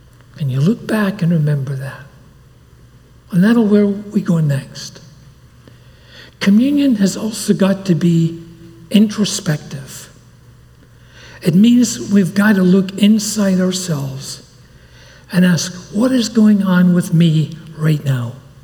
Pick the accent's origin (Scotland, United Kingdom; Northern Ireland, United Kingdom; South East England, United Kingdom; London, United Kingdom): Scotland, United Kingdom; Glasgow; Harry and I were born and raised in Scotland. And I became a Christian when I was about 16 in a Baptist church in the city of Glasgow in Scotland, where I grew up.